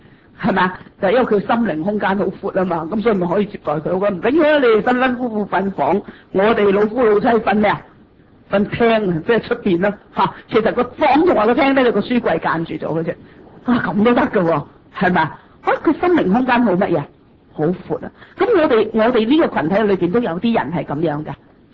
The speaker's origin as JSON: {"language": "Cantonese", "country": "Hong Kong", "said": "呢双扶持嘅手呢有一个恩赐呢对于我哋香港人嚟讲系一个挑战嚟嘅。"}